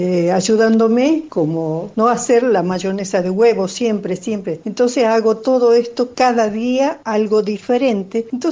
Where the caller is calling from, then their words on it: Jujuy, Argentina; de Jujuy.